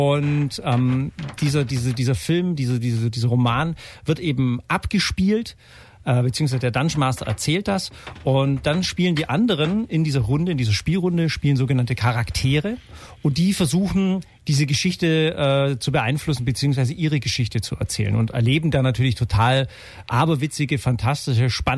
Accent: Bavaria, Germany; also born or lived in Ulm; geboren in Ulm, aufgewachsen im Allgäu, hier dann nach Ulm verschleppt, aufs Anna-Essinger Gymnasium gegangen, hier mein Abitur gemacht

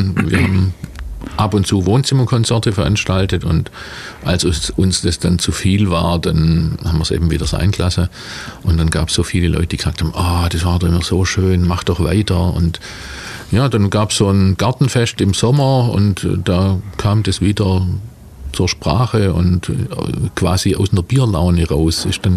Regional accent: Ulm, Baden-Württemberg, Germany; bin gebürtiger Ulmer, in Ulm aufgewachsen, war zum Studium dann mal weg und dann hat es mich zufällig wieder nach Ulm verschlagen.

